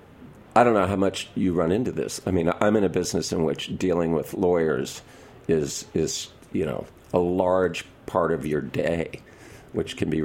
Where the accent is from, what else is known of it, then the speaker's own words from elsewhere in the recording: Louisiana, United States; See, when I was growing up in Louisiana, it was 18 to drink when you were 18.